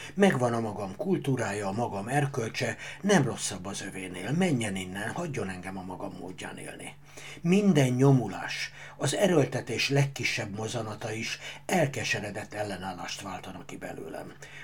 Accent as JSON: {"language": "Hungarian", "country": "Hungary", "tie": "born or raised there", "said": "Végül Magyarországon maradtak, és én ott nőttem fel"}